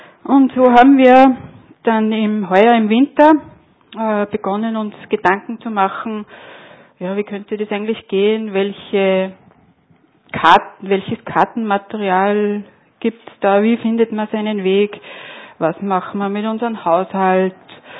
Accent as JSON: {"language": "German", "town": "Linz", "region": "Upper Austria", "country": "Austria", "said": "Ja, für mich als Linzerin hat die Donau immer Faszination gehabt."}